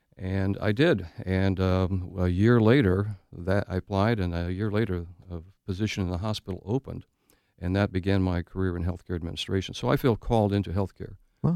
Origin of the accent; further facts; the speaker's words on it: Detroit, Michigan, United States; also born or lived in South Dakota; We grew up in Detroit, went to college in South Dakota, and I was in South Dakota in radio.